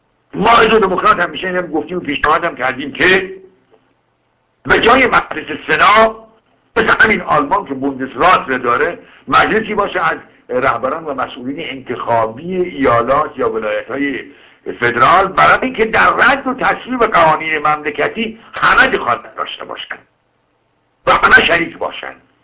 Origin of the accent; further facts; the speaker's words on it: Kermanshah, Iran; نه بنده کرمانشاهی که تصور بکنم فردا بخور نفت شاه مال من